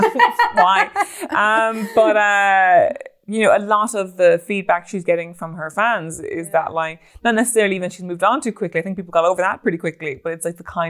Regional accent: Ireland; And as an Irish woman, it's a really confusing thing

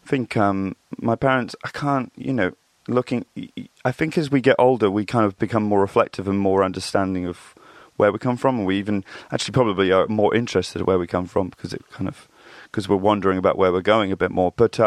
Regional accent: Reading, South East England, United Kingdom; I grew up in Reading, Berkshire, which I've kind of always thought is kind of a little bit of, it's kind of everywhere and nowhere at the same time. It looks like any other town, suburban town in the UK

